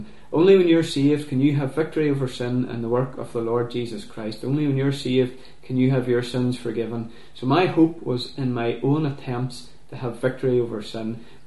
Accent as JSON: {"language": "English", "town": "Londonderry", "region": "Northern Ireland", "country": "United Kingdom", "lives_now": "Magherafelt, United Kingdom", "said": "I'm originally from Londonderry, but I now live just outside Macrofelt."}